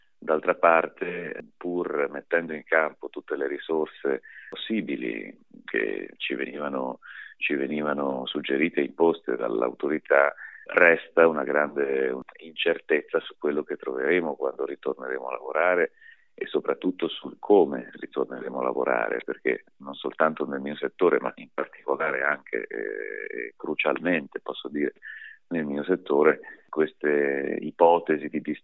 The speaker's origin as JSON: {"language": "Italian", "town": "Brescia", "region": "Lombardy", "country": "Italy", "said": "Ma io sono bresciano d'origine e tuttora ci vivo quando non sono in giro per il mondo per tournée."}